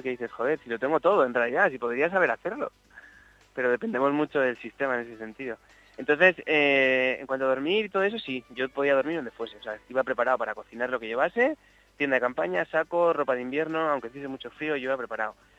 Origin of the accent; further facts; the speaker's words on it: Alicante, Valencian Community, Spain; Yo soy de Alicante, aquí nunca llueve.